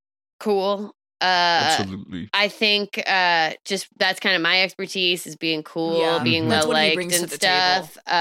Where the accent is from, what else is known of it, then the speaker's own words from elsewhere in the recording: Fairfax County, Virginia, United States; In my hometown of Fairfax County, Virginia.